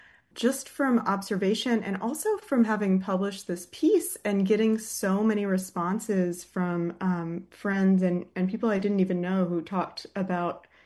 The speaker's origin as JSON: {"language": "English", "town": "Athens", "region": "Georgia", "country": "United States", "tie": "born or raised there", "said": "being dropped off, you know, at the Georgia Square Mall outside of my hometown in Athens, Georgia."}